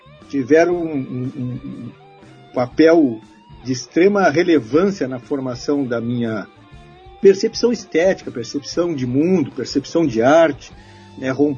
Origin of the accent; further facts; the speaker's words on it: Rio Grande do Sul, Brazil; como gaúcho